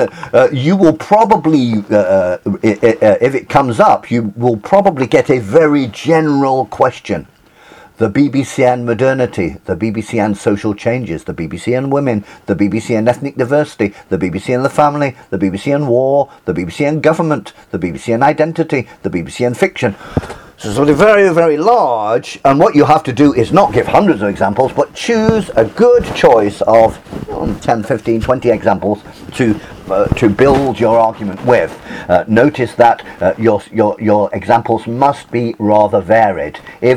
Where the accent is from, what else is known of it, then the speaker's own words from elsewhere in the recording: England, United Kingdom; Now, remember, I'm English.